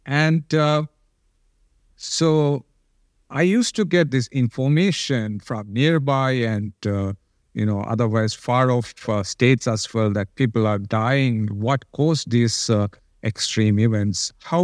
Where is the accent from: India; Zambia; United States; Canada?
India; Kerala; my hometown from where I originally am, from Kerala